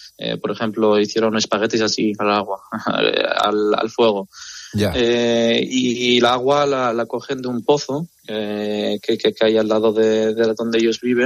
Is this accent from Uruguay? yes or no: no; Spain; born there; yo, por ejemplo, y muchos de mis hermanos hemos nacido aquí, somos españoles. Lo primero que hemos hablado es el español.